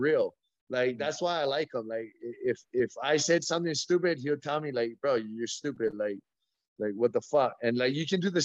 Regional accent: Hawaii, United States; Yeah, but I'm American, you know what I mean? But I'm from Hawaii. I was born and raised in Hawaii. So I'm not from the States. But I am.

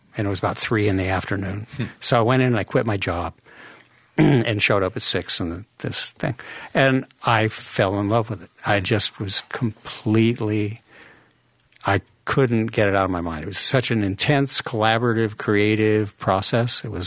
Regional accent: Los Angeles, California, United States; Yeah, I grew up in the Valley. Mm. I'm a Valley kid.

